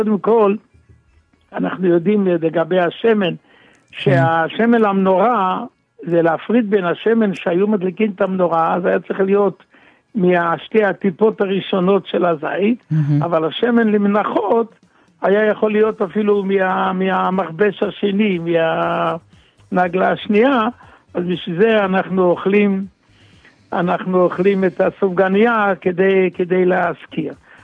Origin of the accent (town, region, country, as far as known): Jerusalem, Jerusalem District, Israel; born or raised there